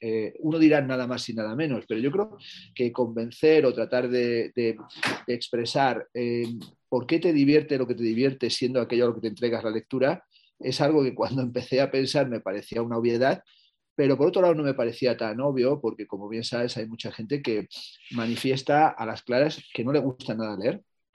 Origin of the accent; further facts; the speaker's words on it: Plasencia, Extremadura, Spain; en mi infancia en Plasencia, donde yo nací en el año 1964